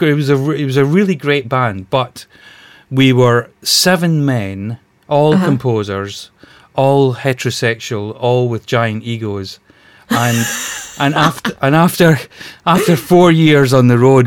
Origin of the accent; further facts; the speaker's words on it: Glasgow, Scotland, United Kingdom; now in London, United Kingdom; I mean, I'm originally from Glasgow, but, you know, I came down here about 30 years ago and I've hardly moved since.